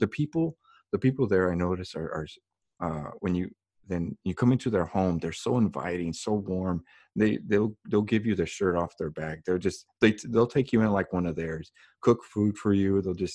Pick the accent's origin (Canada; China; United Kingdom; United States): United States; Texas; Well, it's in the valley, is what it's called. But there's McAllen, Brownsville